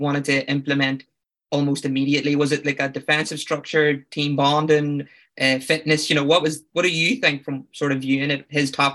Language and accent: English; Northern Ireland, United Kingdom; I'm from Tyrone.